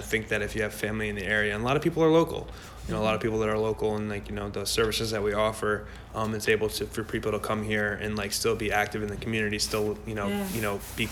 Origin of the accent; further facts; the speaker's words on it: Wayne, New Jersey, United States; Yeah, I'm near Patterson. I mean, Wayne, you know, it's like, you know, very, it's pretty suburban